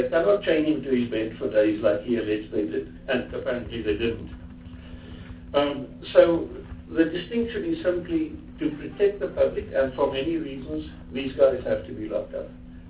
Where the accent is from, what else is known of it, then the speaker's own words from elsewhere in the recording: South Africa; I was very proud that I'm South African and we do not have that.